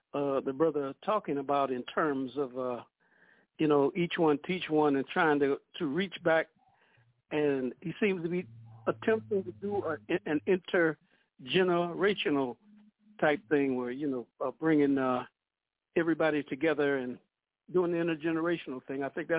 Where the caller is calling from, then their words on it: Toronto, Ontario, Canada; I'm calling from Toronto.